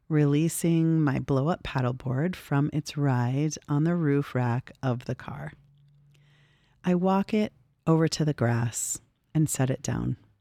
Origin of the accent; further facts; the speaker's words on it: Minnesota, United States; Growing up in Minnesota, my mind's eye has many lakes to choose from. Being raised in the land of 10,000 lakes has given me a lifetime of childhood summers spent on freshwater.